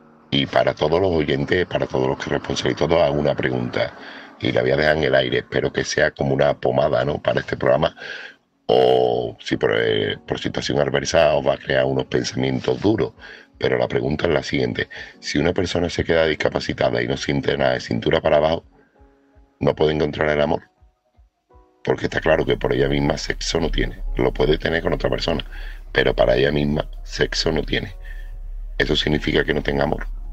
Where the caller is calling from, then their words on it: Seville, Andalusia, Spain; corresponsal de Sevilla